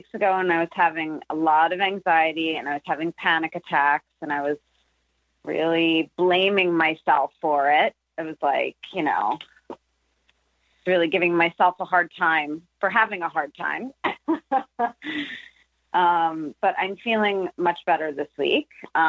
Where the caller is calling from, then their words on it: Los Angeles, California, United States; California, Los Angeles.